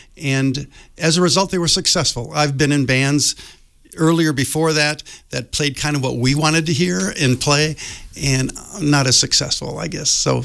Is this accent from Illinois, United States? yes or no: no; Waupun, Wisconsin, United States; Waupun, Wisconsin.